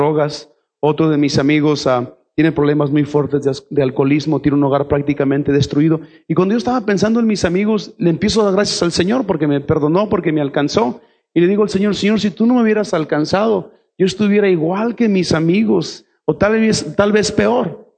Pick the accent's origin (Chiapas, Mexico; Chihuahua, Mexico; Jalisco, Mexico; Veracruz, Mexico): Chihuahua, Mexico; Ciudad Juárez; en nuestro caso, en Ciudad Juárez, de donde yo vengo